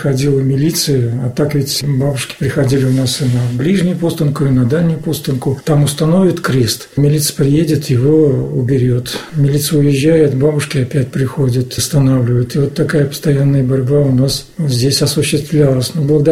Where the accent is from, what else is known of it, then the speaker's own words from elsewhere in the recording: Sarov, Nizhny Novgorod Oblast, Russia; я родился здесь, в Сарове, да, и всю жизнь прожил здесь. Жили мы недалеко вот от городского кладбища. Здесь был поселочек молодежный.